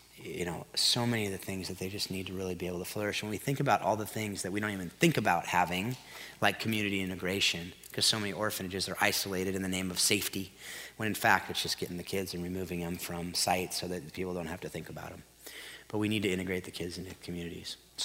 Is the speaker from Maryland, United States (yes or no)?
no; Folsom, California, United States; they are way healthier than most of the families in my hometown in Folsom, California, in my neighborhood.